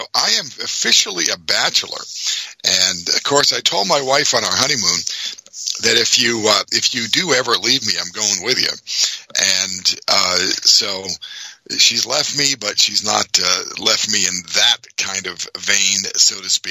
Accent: New England, United States; though we are all from New England, same town originally.

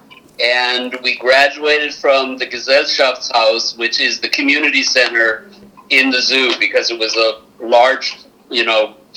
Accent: Germany; first language German; English is a second language; And I had a little different experience because, number one, German's my first language.

